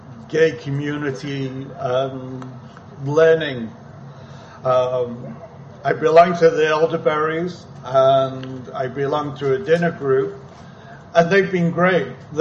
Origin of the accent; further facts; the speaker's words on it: Liverpool, North West England, United Kingdom; growing up in Liverpool, they were very accepting back in the 70s and the 60s. Because in Liverpool, we saw everybody as a human being